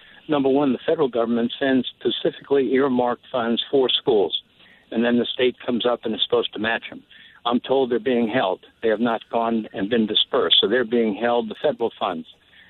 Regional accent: Fairfax County, Virginia, United States; Why don't we have, like other states, where they have county schools, like I came from Fairfax County, Virginia?

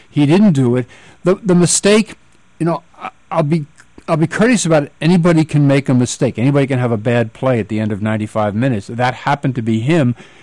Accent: New York, United States; My hometown of New York was talking about hosting the 2012 Olympics.

